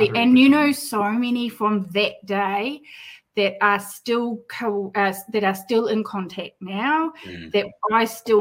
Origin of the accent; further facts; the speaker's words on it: New Zealand; And I'm a Kiwi girl.